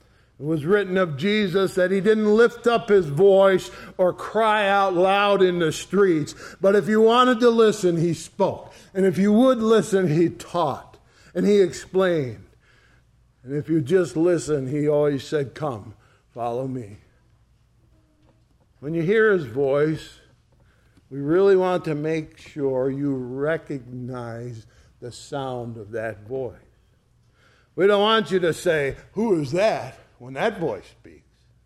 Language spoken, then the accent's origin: English; East Shelby, United States; I can't tell you how many times I've told people, I'm from East Shelby, and they say, where's that?